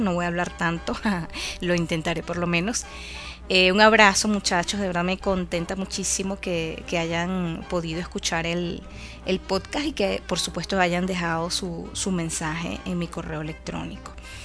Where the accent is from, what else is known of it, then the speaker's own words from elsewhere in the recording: Cojedes, Venezuela; Yo no soy del estado Lara, tengo mucho tiempo viviendo aquí, sí, pero yo soy llanera, yo soy del estado Cojedes. Y pues bueno, estamos cerquita de Tinaco.